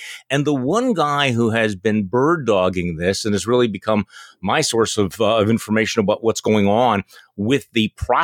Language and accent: English; Wisconsin, United States; here in my home state of Wisconsin. We are so proud.